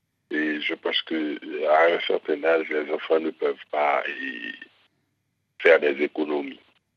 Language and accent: French; Haiti; now in United States; Oui, je suis d'Haïti.